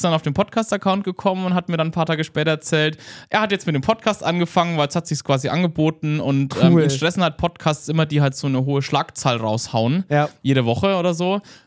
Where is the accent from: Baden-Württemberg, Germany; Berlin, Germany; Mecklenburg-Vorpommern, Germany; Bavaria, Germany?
Bavaria, Germany; ich war um Weihnachten rum in meiner alten Heimat in Bayern irgendwie feiern